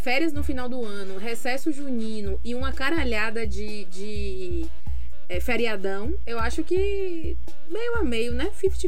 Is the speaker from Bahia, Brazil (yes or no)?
yes; Salvador, Bahia, Brazil; moro em Salvador, sou de Salvador, tenho... Precisa dizer a idade não, né? Mas eu vou dizer, 31 anos, sou professora.